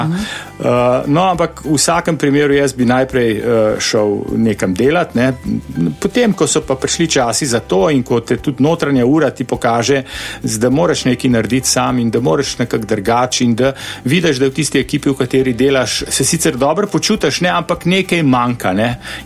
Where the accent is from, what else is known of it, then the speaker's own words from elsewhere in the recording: Ljubljana, Central Slovenia, Slovenia; jaz sem iz Most, ne, iz Ljubljane, iz Most in sem stanoval zelo blizu lekarne na Zaloški cesti